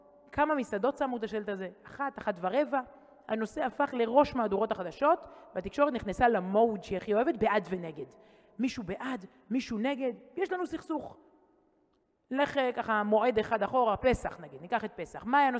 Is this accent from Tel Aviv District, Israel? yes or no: yes; Ramat HaSharon, Tel Aviv District, Israel; also born or lived in Herzliya; אני גדלתי ברמת שרון, בהרצליה